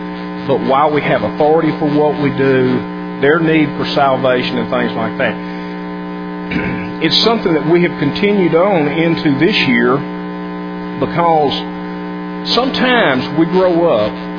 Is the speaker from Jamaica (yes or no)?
no; Alabama, United States; I grew up in Alabama. And I grew up in an area that had lots of Churches of Christ.